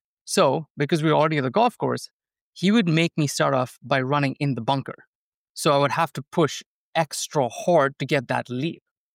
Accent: India; I grew up in India, as every boy in India wants to pursue that cricket life.

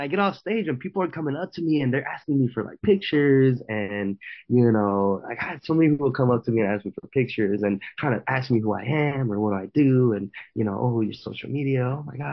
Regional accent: Honduras; I grew up in Honduras. I was born here, but I grew up in Honduras for a big part of my life. And then also, when I moved back here as a kid, I was still going back and forth from Honduras.

